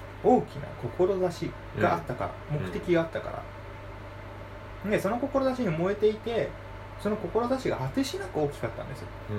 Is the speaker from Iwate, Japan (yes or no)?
yes; Iwate, Japan; 地元の岩手に理想郷にしたいとか、正直言ってね、無理なんですよ